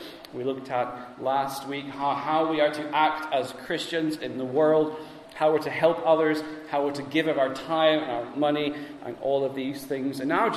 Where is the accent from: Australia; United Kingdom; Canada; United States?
United Kingdom; England; now in Scotland; because I grew up in England, and so I learnt, as it were, the English version of the Lord's Prayer.